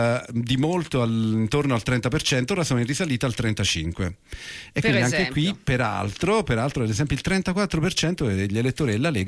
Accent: Battipaglia, Campania, Italy; born there; io in realtà non è che sono nato in Cilento, perché cilentani erano i miei. Io sono nato a Battipaglia, che non è Cilento, è Piana del Sele

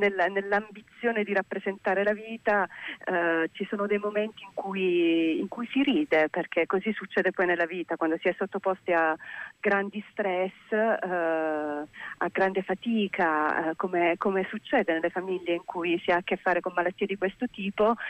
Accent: Milan, Lombardy, Italy; io vengo da Milano, esatto

